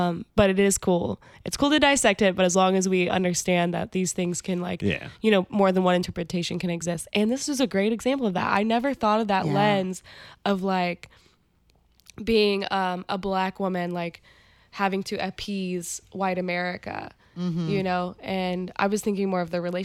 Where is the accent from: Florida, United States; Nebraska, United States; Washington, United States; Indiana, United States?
Indiana, United States; I grew up in Southern Indiana where it was country music and pop music, and that was essentially it.